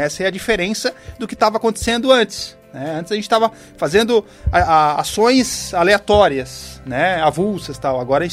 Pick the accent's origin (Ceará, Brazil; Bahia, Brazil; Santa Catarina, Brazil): Santa Catarina, Brazil; Criciúma; eu sou de Criciúma, né, mas a gente já vem para cá há muitos anos